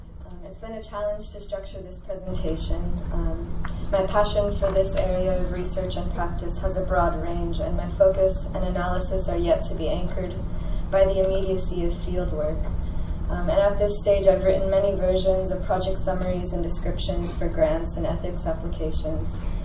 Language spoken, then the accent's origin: English; California, United States; born there; And although I was born in California, I arrived here in a roundabout way